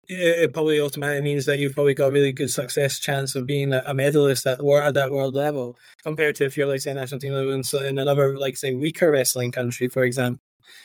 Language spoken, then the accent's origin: English; Scotland, United Kingdom; accent: Scottish; he hears my accent, like, a Scottish accent.